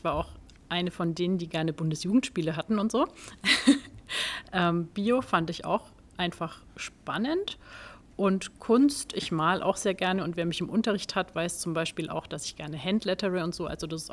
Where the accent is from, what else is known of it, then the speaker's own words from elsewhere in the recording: Bischberg, Bavaria, Germany; also born or lived in Bamberg; Ich bin 44 Jahre alt und ich komme aus Bischberg. Ich bin in Bamberg geboren, habe in Bamberg studiert, bin hier in der Nähe ins Referendariat gegangen und bin praktisch nie weg gewesen.